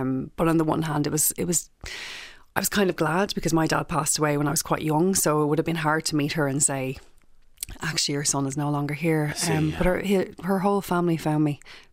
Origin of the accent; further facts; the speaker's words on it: Belcamp, Leinster, Ireland; I grew up in Belcamp, so we just didn't have money.